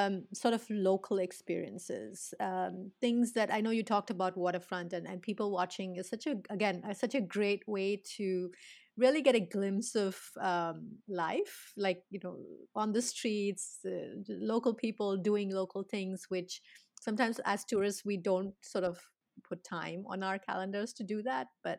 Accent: India; Now, I'm from India

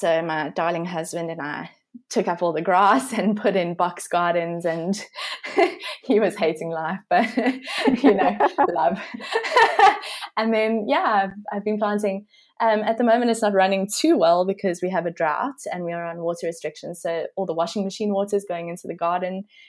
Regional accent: South Africa; as a South African wedding photographer

